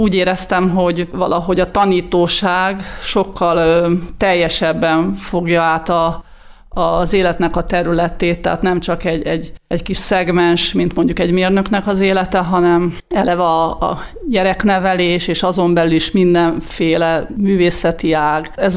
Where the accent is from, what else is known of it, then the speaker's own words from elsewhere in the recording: Kiskunhalas, Bács-Kiskun, Hungary; Kiskunhalason születtem, itt érettségiztem a Sziládi Áron gimnáziumba.